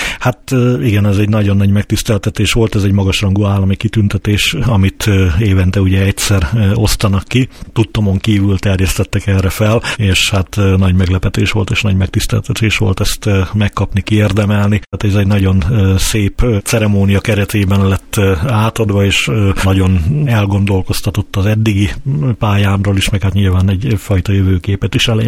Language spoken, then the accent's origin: Hungarian; Hungary; ha engem megkérdeznek ilyen a nemzetiségemet tekintve, azt mondom, hogy magyar vagyok, mert igazság szerint ugye megcsináltam egy családfakutatást, a gyökerek azok valahol a felvidékre vezetnek.